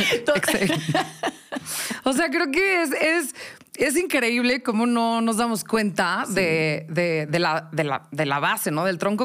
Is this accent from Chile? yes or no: no; Mexico City, Mexico; Soy de la Ciudad de México.